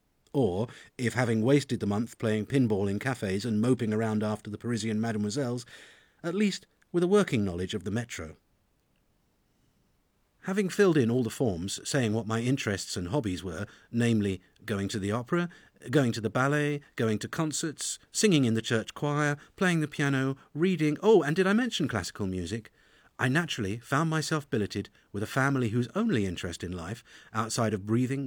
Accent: London, United Kingdom; accent: Cockney; as you can tell immediately from my accent, I am in fact a Cockney

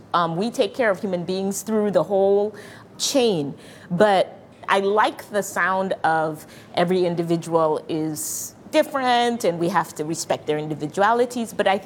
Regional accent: Cameroon; I'm from Cameroon in Central Africa

